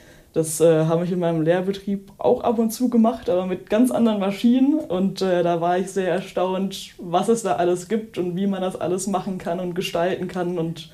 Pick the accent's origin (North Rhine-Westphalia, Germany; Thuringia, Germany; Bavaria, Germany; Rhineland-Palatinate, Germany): Rhineland-Palatinate, Germany; Bingen am Rhein; Ich komme aus der Nähe von Bingen am Rhein. Das ist so zwischen Mainz und Koblenz.